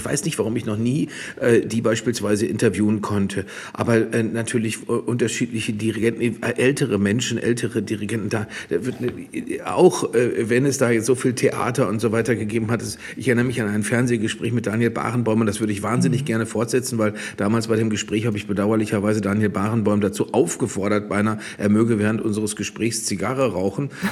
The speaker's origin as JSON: {"language": "German", "town": "Dortmund", "region": "North Rhine-Westphalia", "country": "Germany", "tie": "born or raised there", "said": "mein bester Freund hat mich damals immer mit ins Konzert in meiner Heimatstadt Dortmund genommen"}